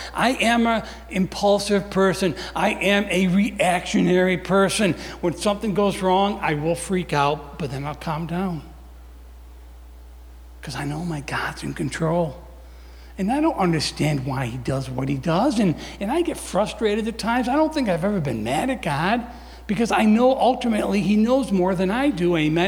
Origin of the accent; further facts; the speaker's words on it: Morrisville, New York, United States; We're from Morrisville, New York. About 5 miles away is a place called Nelson